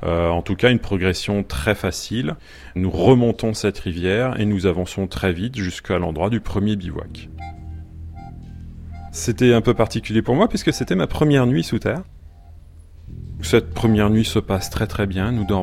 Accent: Gramat, Occitanie, France; j'ai 39 ans. J'ai grandi dans le Lot, à Gramma, une petite commune, non loin de Rocamadour et du gouffre de Padirac.

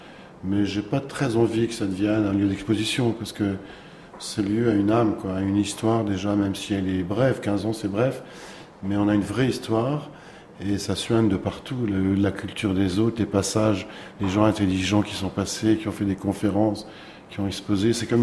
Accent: Grenoble, Auvergne-Rhône-Alpes, France; ma ville natale

